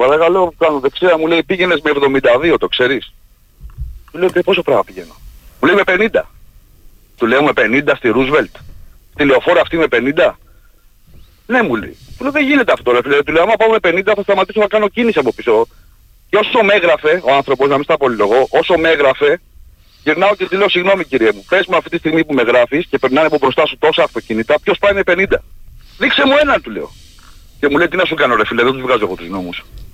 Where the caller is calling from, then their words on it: Limassol, Limassol District, Cyprus; εδώ στη Λεμεσό είμαι